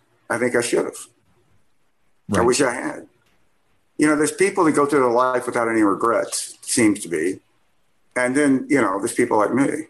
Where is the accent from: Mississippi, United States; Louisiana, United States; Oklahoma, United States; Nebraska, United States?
Mississippi, United States; In 2013, I grew up in Mississippi, and a lot of how my dad and I bonded was going to college football games, particularly Ole Miss games.